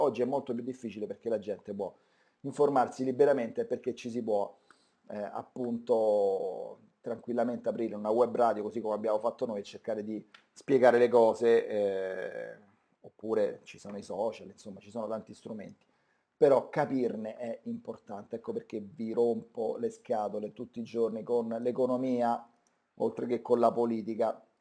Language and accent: Italian; Milan, Lombardy, Italy; sono di Milano